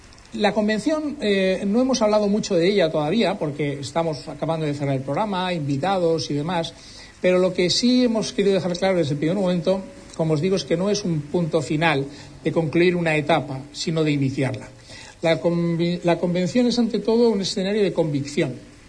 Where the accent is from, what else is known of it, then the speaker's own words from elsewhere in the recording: Barcelona, Catalonia, Spain; born there; yo nací en Barcelona, pero hay pocos catalanes de nacimiento que no tengan sangre andaluza, y la mía, por supuesto, también es andaluza, concretamente de Baza, de la provincia de Granada, de donde era mi abuela.